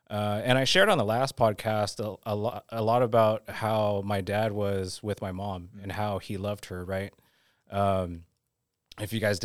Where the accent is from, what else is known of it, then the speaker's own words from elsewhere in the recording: Philippines; I'm Filipino